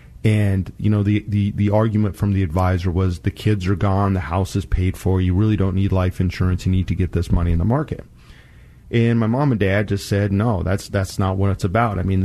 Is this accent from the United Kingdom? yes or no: yes; Lakenheath, East of England, United Kingdom; born there; And I'm a Vietnam baby, so I was born in 67. I was born over in Laken Heath Air Force Base, the Royal Air Force Base over in the UK. That's where my dad was stationed when I was born.